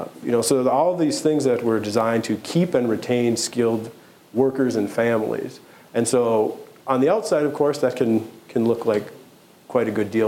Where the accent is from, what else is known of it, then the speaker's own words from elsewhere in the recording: Minnesota, United States; now in Michigan, United States; And I'm actually from Minnesota. So I'm a transplant. I've been living in the Copper Country for about 7 or 8 years now.